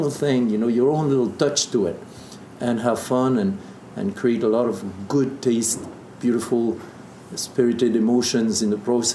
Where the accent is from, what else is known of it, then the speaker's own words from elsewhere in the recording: Bourgogne-Franche-Comté, France; English is a second language; I grew up there in South Burgundy, went to school there